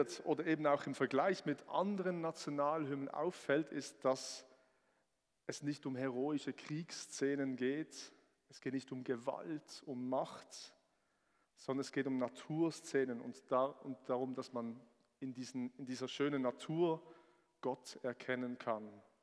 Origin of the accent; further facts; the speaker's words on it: Switzerland; als Schweizer machen wir das ja auch nicht so. Wir sind nicht so patriotisch.